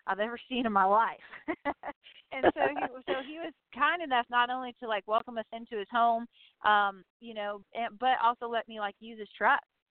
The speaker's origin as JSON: {"language": "English", "town": "Bakersfield", "region": "California", "country": "United States", "tie": "born or raised there", "said": "it's like home video of me back home in Bakersfield, you know, which is my hometown"}